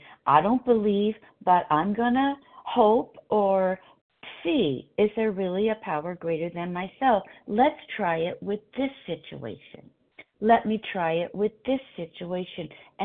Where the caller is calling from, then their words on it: California, United States; Thank you for remembering I'm from California.